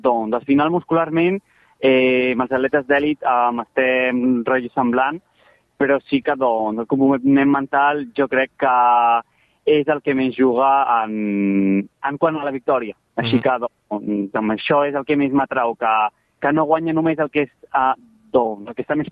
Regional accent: Catalonia, Spain; anem molts a la secció espanyola que som catalans

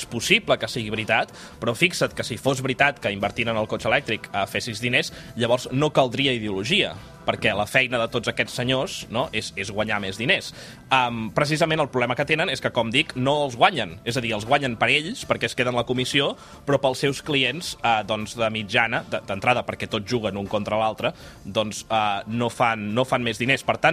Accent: Catalonia, Spain; com a mal català no suporto el tomàquet

